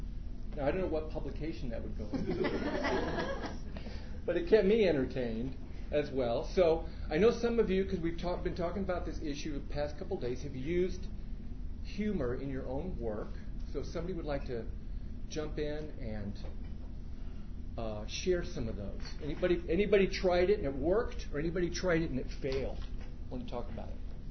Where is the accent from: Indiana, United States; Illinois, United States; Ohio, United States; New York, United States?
Indiana, United States; South Bend; I thought University of South Bend. It just doesn't exist. That's my hometown.